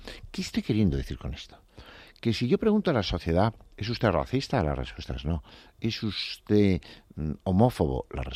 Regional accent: Pamplona, Navarre, Spain; van a mi tierra, a Pamplona, en los Sanfermines

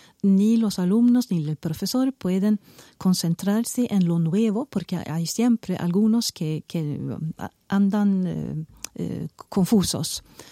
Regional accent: Sweden; Spanish is a second language; en Suecia, en mi país, introdujeron algo similar ya en 1962. Así que los suecos llevamos 30 años con ese tipo de ley educativa.

